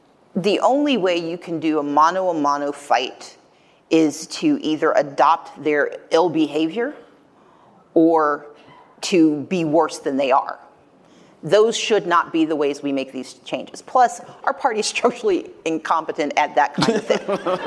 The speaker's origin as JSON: {"language": "English", "region": "Deep South", "country": "United States", "said": "I'm from the Deep South. It was always Democrats."}